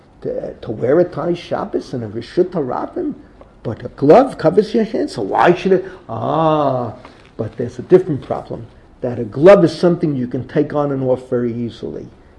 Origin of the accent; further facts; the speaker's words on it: United States; I grew up in America. It's freezing.